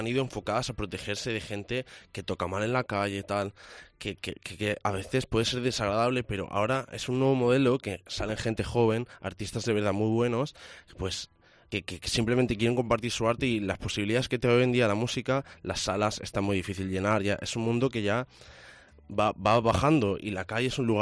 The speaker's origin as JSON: {"language": "Spanish", "region": "Valencian Community", "country": "Spain", "said": "Sí, soy valenciano."}